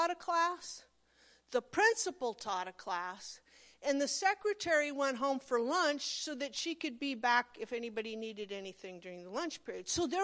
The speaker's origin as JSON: {"language": "English", "town": "Monroe", "region": "Nebraska", "country": "United States", "said": "So I'm from Monroe, down the road there. A rough little area between Platt Center and Monroe and Duncan."}